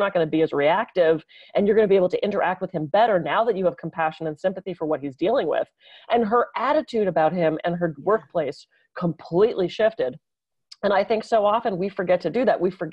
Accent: Pittsburgh, Pennsylvania, United States; also born or lived in Los Angeles; now in Santa Barbara, United States; now I grew up in Pittsburgh where it was much bigger. And then I was in LA, which is much, much, much, much bigger. And even here in Santa Barbara

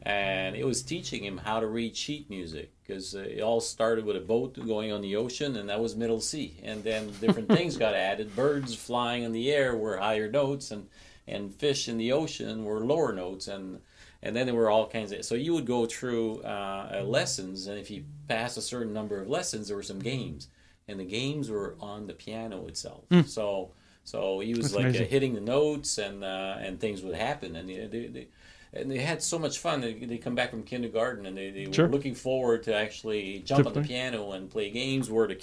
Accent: Montreal, Quebec, Canada; born there; I was born in Montreal.

